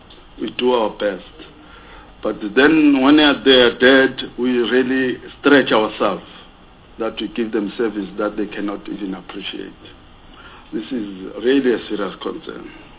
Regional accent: KwaZulu-Natal, South Africa; I come from KwaZulu-Natal

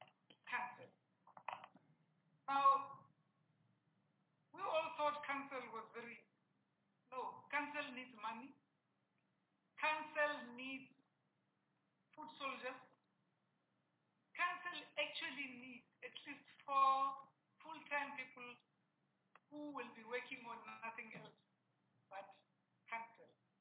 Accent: South Africa; because we are South African, people need to be seen to have been selected in a proper, open, transparent way.

